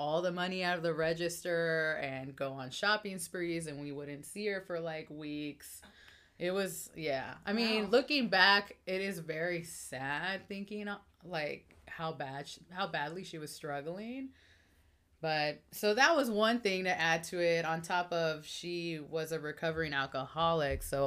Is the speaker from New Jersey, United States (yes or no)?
no; Houston, Texas, United States; now in Los Angeles, United States; Yeah, I'm from Houston.